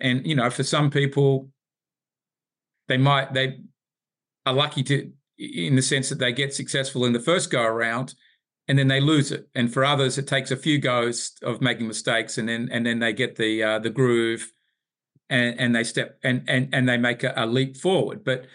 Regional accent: Sydney, New South Wales, Australia; now in Atlanta, United States; I don't in the sense that I come from Sydney, Australia originally, but I live here in Atlanta now.

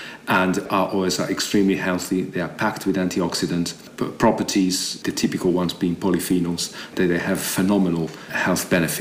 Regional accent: Genoa, Liguria, Italy; I was basically born in an olive grove. I was born in Genoa too many years ago.

